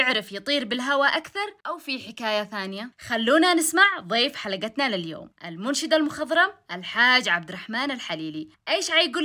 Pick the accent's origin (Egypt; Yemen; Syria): Yemen; المدرهة هي نفسها الأرجوحة أو المراجيح، ولكن بلهجتنا إحنا اليمنيين